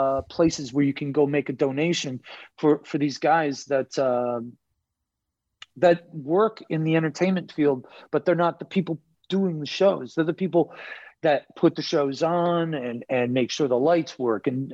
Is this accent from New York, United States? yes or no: yes; Buffalo, New York, United States; now in Los Angeles, United States; I grew up in Buffalo, lived there until my wife and I split up